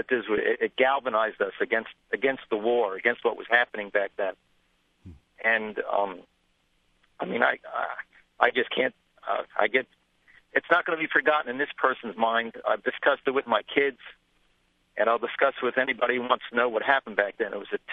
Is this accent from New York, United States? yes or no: yes; New York City, New York, United States; now in West Palm Beach, United States; I grew up in the Bronx in an apartment building. We lived on the second floor